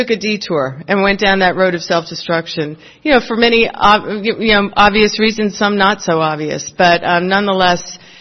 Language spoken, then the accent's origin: English; New Jersey, United States; made the mistake that I'm actually really from Florida. I'm not. I think my accent is the dead giveaway. Big Irish Catholic family.